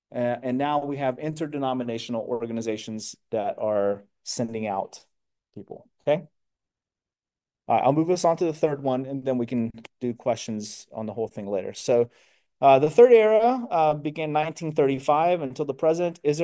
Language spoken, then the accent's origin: English; Rio de Janeiro, Brazil; first language Portuguese; English is a second language; I grew up in Rio de Janeiro, Brazil. So Portuguese is my first language. It's my heart language.